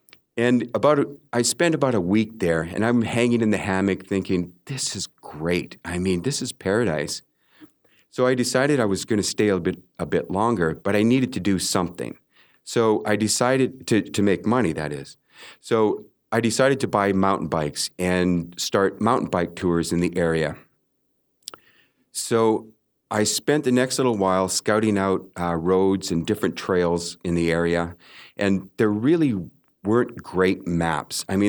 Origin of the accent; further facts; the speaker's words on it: Canada; I mean, I'm Canadian, so I'm a rule follower.